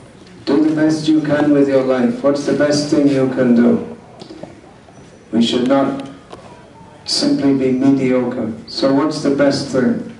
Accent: England, United Kingdom; I'm from England.

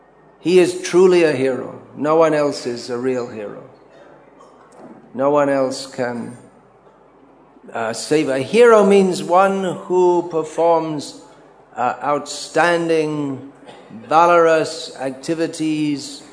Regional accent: United Kingdom; I was raised in Britain

